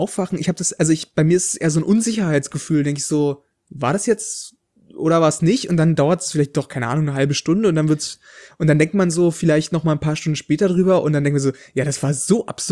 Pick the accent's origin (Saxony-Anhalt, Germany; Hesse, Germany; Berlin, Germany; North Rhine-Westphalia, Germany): Saxony-Anhalt, Germany; Wenn ich durchgehe, lande ich in Sachsen-Anhalt, also da, wo ich aufgewachsen bin